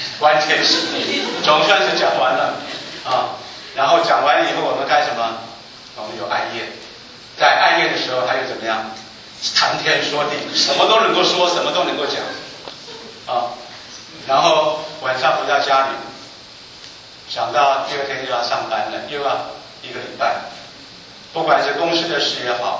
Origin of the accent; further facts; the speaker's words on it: China; 今天身为一个中国人，我想我们都为着中国能够强盛，我们感到高兴